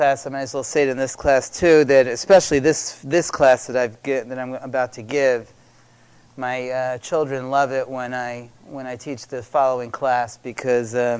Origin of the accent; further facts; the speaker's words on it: Chicago, Illinois, United States; I come from Chicago, and weather isn't that different.